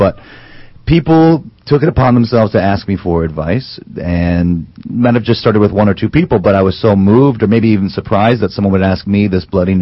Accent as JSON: {"language": "English", "town": "Stanford", "region": "California", "country": "United States", "tie": "born there", "said": "I was born in Stanford, but I was talking with Dr. Drew, and I think I'm a little confused about my history here. I was only ages 0 to 4 in the California area"}